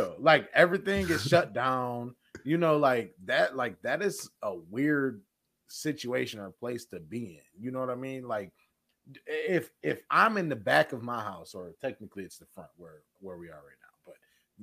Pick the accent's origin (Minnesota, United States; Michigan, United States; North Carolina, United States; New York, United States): Michigan, United States; Pontiac; I'm from Pontiac, though.